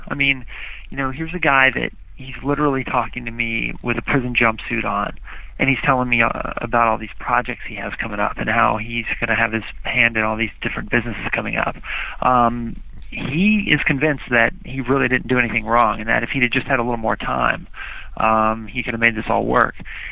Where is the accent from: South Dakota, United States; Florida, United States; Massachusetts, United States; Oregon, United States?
Florida, United States; Orlando; I grew up in Orlando, Florida, and I was a reporter for the newspaper there, the Orlando Sentinel, for 6 years.